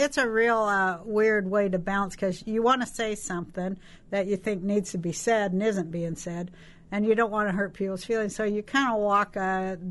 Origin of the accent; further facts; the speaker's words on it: Utah, United States; Yeah, I'm from Utah. Like, okay. We all, you know, we start young with guns in Utah.